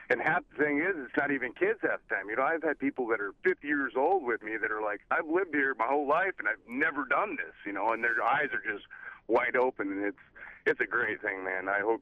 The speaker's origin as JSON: {"language": "English", "town": "Wrangell", "region": "Alaska", "country": "United States", "tie": "born or raised there", "said": "See, I grew up here in Wrangell where, you know, a lot of people don't have money. There's not a lot of income here"}